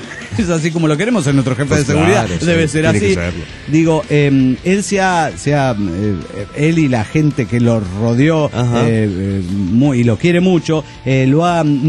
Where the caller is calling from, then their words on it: Cochabamba, Bolivia; de Cochabamba, Bolivia.